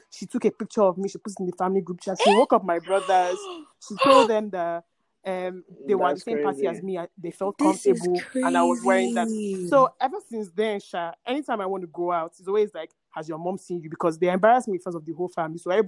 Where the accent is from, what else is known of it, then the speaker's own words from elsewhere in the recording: Nigeria; So just because I'm Nigerian doesn't mean anything.